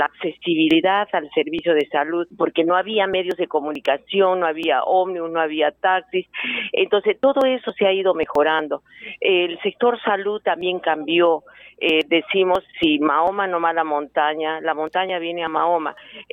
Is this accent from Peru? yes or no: yes; Arequipa, Peru; now in Cusco, Peru; Yo estudié en la ciudad de Arequipa, soy arequipeña y me gradué en la Universidad de San Agustín.